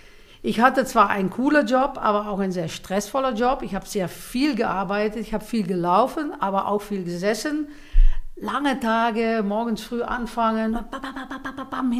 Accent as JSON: {"language": "German", "country": "Netherlands", "accent": "Dutch", "second_language": "German", "moved": "as an adult", "lives_now": "Germany", "said": "wir sind ein bisschen vor euch auch ausgezogen aus Holland, was ihr wahrscheinlich alle hört mit meinem holländischen Akzent."}